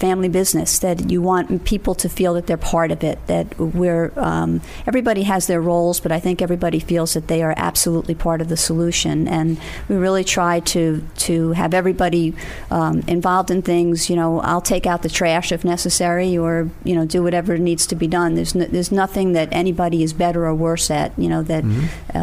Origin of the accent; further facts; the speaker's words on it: Staten Island, New York, United States; I grew up on Staten Island, and that's where we interacted as a family.